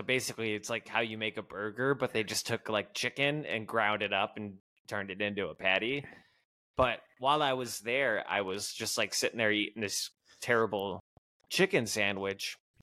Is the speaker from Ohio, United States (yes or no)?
yes; Cleveland, Ohio, United States; He was like, are you from New York? I'm like, no, I'm from Cleveland.